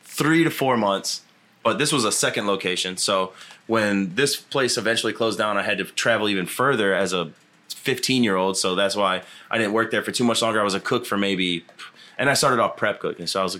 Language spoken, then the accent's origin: English; Fort Myers, Florida, United States; I was born in Fort Myers, Florida. And we kind of grew up kind of poor.